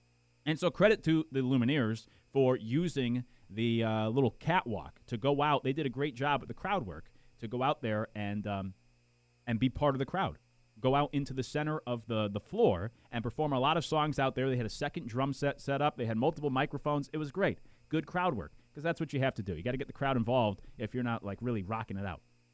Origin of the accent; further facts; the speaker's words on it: Connecticut, United States; I was spoiled growing up in Connecticut. We got all the bands to come through because we were right between New York and Boston.